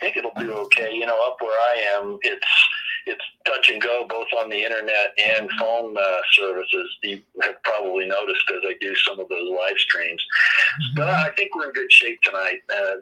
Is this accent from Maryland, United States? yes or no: yes; Maryland, United States; I grew up in the Maryland suburbs of D.C., very familiar with D.C., spent a lot of time down in the city